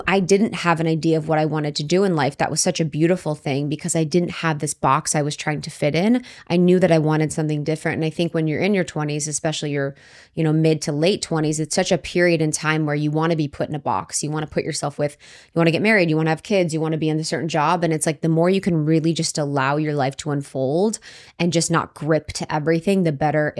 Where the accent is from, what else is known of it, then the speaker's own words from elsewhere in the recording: Ohio, United States; Because even thinking about growing up in Ohio, you know, I grew up in a small town.